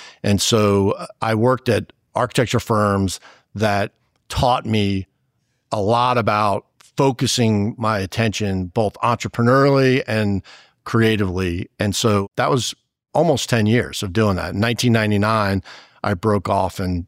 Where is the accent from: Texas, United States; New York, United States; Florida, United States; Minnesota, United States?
New York, United States; I grew up in New York. I grew up around some really beautiful architecture